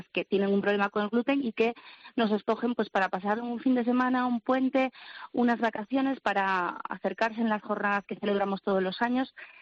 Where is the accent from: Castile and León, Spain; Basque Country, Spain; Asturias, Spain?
Asturias, Spain; Cangas del Narcea; now in Madrid, Spain; aunque trabajamos a nivel nacional y residimos en Madrid, yo soy de Cangas del Narcea, nacida, criada y tiro para allí siempre que puedo.